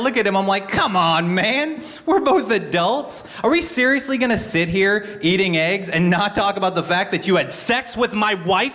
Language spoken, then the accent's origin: English; Atlanta, Georgia, United States; I grew up outside of Atlanta, Georgia.